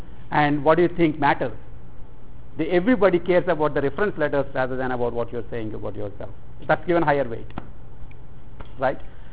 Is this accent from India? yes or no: yes; India; because I'm from India